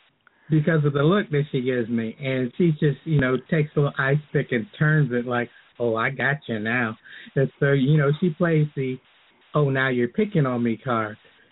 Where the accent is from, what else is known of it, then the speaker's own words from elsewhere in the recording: Key West, Florida, United States; Now, Kino sandals are made by hand in Key West. I'm from Key West.